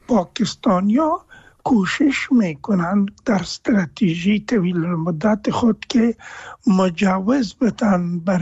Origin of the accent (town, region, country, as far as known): Afghanistan